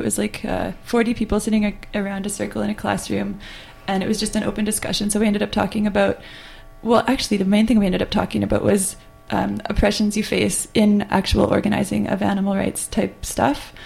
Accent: Vancouver, British Columbia, Canada; I came from Vancouver down to Long Beach

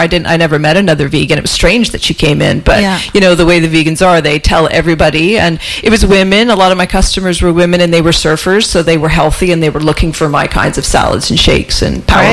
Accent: Vancouver, British Columbia, Canada; because I grew up in Vancouver, right? I grew up on the west side of Vancouver.

